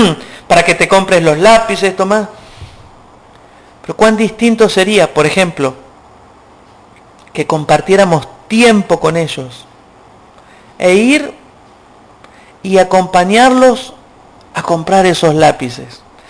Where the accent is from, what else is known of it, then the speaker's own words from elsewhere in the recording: Santa Fe, Argentina; Yo soy oriundo de Santa Fe